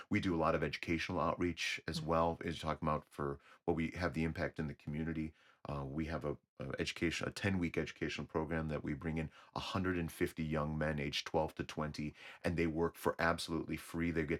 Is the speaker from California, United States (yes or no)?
no; Wisconsin, United States; I was part of a boy choir. I grew up in Wisconsin.